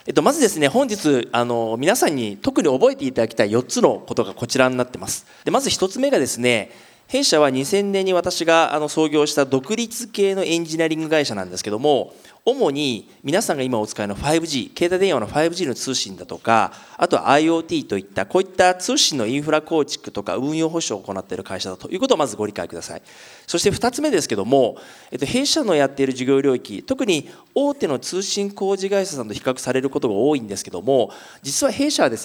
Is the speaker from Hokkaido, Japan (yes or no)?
no; Hiroshima, Japan; 広島は私自分も出身ですし、